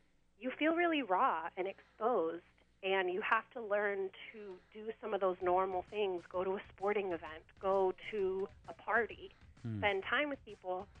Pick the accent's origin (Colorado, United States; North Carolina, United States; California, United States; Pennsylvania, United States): California, United States; moved away as an adult; now in Rhode Island, United States; from Southern California, born and raised originally.